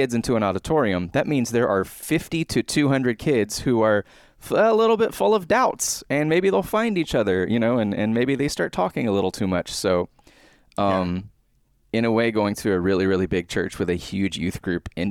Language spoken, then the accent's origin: English; Atlanta, Georgia, United States; born there; So I was born in Atlanta. And as far as I know, my first church was First Baptist Atlanta